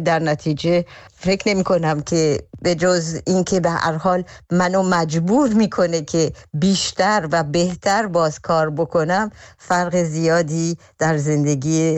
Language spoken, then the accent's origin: Persian; Iran; moved away as an adult; now in Belgium; من تمام بچگیمو در ایران گذروندم، دبستان دبیرستانم و در ایران بودم، بعد برای دانشگاه به بلژیک اومدم و بعدشم به انقلاب رسید و من در بلژیک موندم، در نتیجه بیشتر زندگیمو در بلژیک گذروندم.